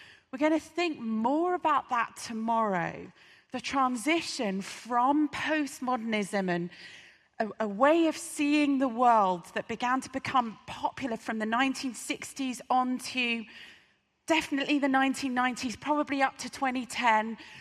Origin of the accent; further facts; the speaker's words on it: United Kingdom; And obviously as British people, we always apologise if we bump into anyone